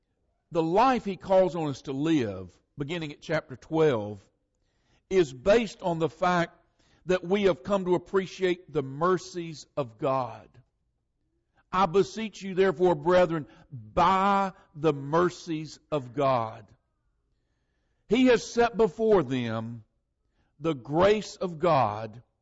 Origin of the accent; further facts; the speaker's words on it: Oak Grove, Florida, United States; And I am from that part of Florida where Eric Sanders is from. I'm from Oak Grove.